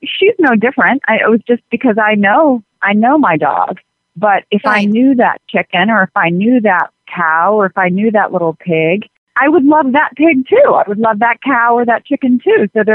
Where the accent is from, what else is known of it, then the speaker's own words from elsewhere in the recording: Atlanta, Georgia, United States; I grew up in Atlanta, Georgia, eating chicken fried steak and barbecued ribs and all of that stuff.